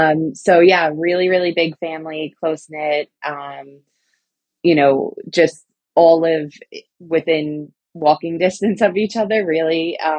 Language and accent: English; Brooklyn, New York, United States; Well, I'm a very proud Brooklynite. So I grew up here in the five boroughs. I grew up in South Brooklyn. Funny enough, I've lived in three of the five boroughs.